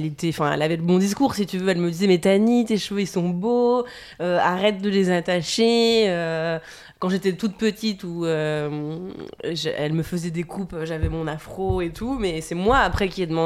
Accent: Tours, Centre-Val de Loire, France; born or raised there; also born or lived in Saint-Germain-en-Laye / Normandy

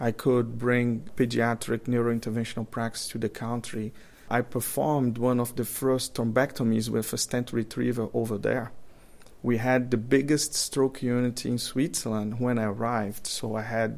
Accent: São Luís, Maranhão, Brazil; born there; English is a second language; also born or lived in São Paulo; I was born in Brazil in a city called São Luís, where I did my medical degree.

